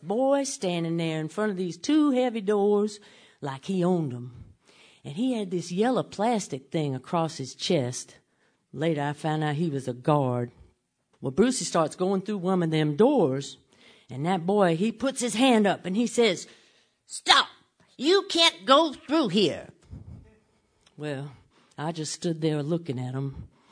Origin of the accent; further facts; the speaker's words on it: Memphis, Tennessee, United States; "Hi, y'all. … And I'm from Memphis, Tennessee."